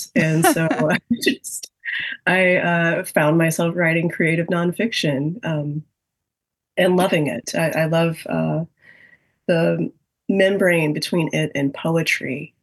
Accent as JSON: {"language": "English", "town": "Jackson", "region": "Mississippi", "country": "United States", "tie": "born or raised there", "said": "it's a scene from my early 20s, I would say, in my hometown of Jackson, Mississippi."}